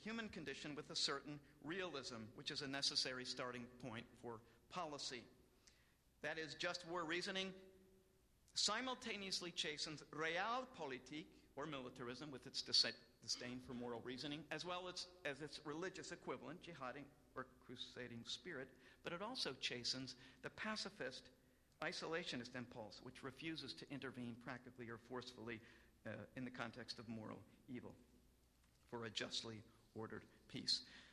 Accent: Pennsylvania, United States; I grew up in Anabaptist part of Pennsylvania.

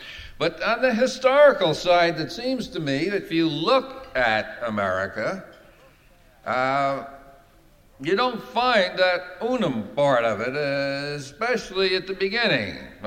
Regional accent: Ireland; Being an Irishman, I never liked that worker stuff.

